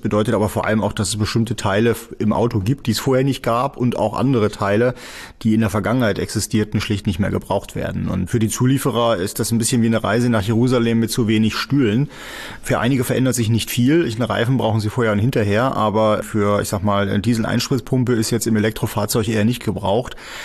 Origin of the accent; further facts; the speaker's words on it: Northern Germany, Germany; ich komme aus Norddeutschland